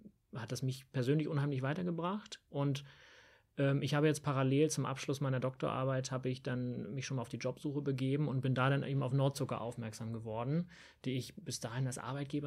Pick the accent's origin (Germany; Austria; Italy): Germany; und dann stellt sich raus, ach, wir kommen ja beide aus Deutschland.